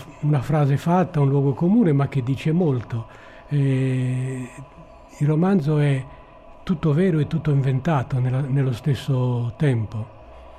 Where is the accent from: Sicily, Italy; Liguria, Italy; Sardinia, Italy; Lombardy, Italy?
Sardinia, Italy; Guasila; forse molto il mio paese, però non precisamente il mio paese, Guasila